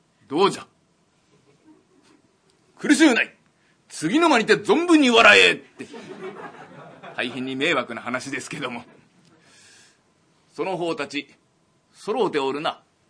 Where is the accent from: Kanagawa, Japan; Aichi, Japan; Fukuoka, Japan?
Kanagawa, Japan; Yokohama; うちの実家横浜の南の外れの方にあるんですが